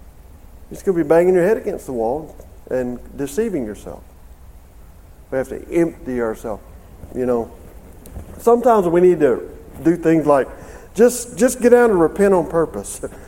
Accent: Alabama, United States; I like to tell my church, yeah, I'm from Alabama, so I talk like me from Alabama, right?

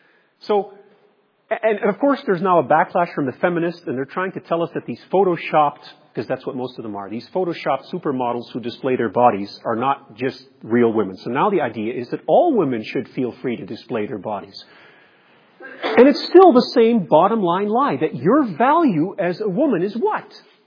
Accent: Nigeria; I grew up in Nigeria on the mission field.

